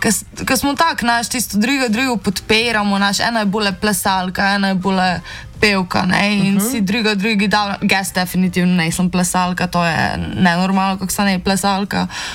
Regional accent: Mura, Slovenia; samo pač Prekmurci smo ful tak tisto

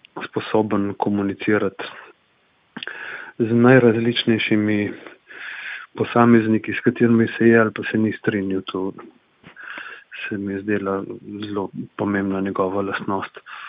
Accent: Postojna, Littoral–Inner Carniola, Slovenia; jaz sem iz Postojne, tako da je bilo logično, da sva se preko rock'n'rolla, ki smo ga zganjali v Pivški kotlini v Postojni, spoznali.

